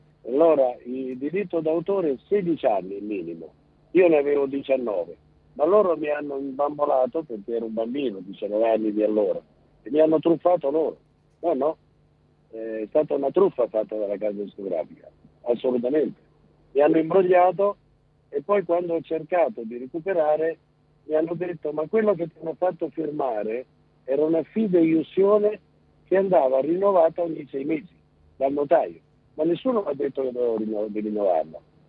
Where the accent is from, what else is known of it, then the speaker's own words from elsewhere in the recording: Rome, Lazio, Italy; Come si dice a Varese, chi se ne frega, sono romano.